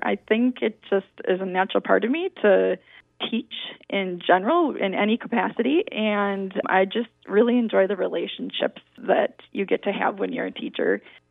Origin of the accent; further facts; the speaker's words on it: Glidden, Wisconsin, United States; My hometown, I grew up in Glidden, Wisconsin, so straight north from here. Similar school, it was a K through 12, smaller hometown.